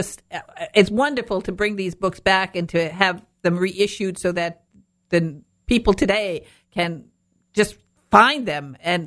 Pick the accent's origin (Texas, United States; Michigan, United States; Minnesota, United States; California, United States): Michigan, United States; I'm from Northern Michigan, but I was obsessed with Jane Austen, and I saved my money.